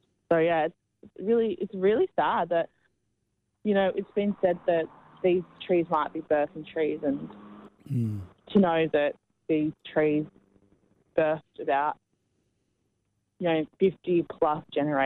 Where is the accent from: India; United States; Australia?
Australia; I'm Australian, and my mob are Yiga, Gunjimara, Bindle, Torres Islander, and Jabberong.